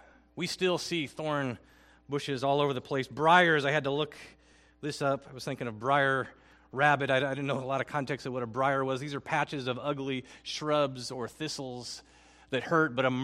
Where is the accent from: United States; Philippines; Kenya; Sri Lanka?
Philippines; English is a second language; I'm reminded of growing up in the Philippines. We often sang a song that came right from verse 12 at our church in the Philippines.